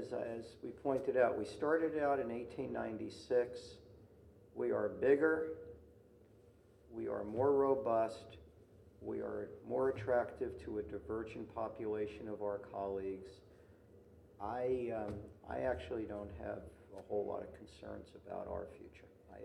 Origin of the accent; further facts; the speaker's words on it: Brooklyn, New York, United States; I grew up in Brooklyn, New York